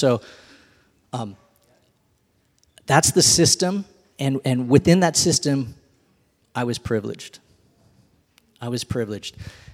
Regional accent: Burlingame, California, United States; growing up in Burlingame as a boy

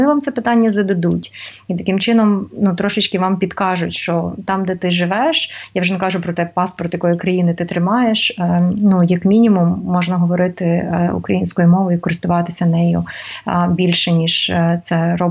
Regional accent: Lviv, Lviv Oblast, Ukraine; Звичайно, що я, напевно, по-перше, як львів'янка, по-друге, як...

